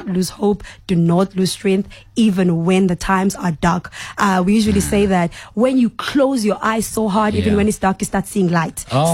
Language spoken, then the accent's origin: English; Durban, KwaZulu-Natal, South Africa; now in Johannesburg, South Africa; I'm originally from Durban, Ethekwini, Kakasini, Elamonville. Just throwing the guys when I simply moved here to Joburg.